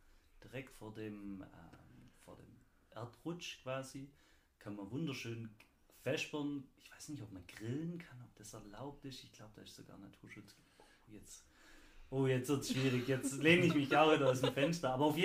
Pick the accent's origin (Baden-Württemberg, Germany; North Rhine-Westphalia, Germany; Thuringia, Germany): Baden-Württemberg, Germany; Mössingen; ich wohne ja noch näher an der Schwäbischen Alb als ihr zwei. Ich bin aus Mössing und bei uns geht es direkt einen Berg hoch auf den Fahrenberg.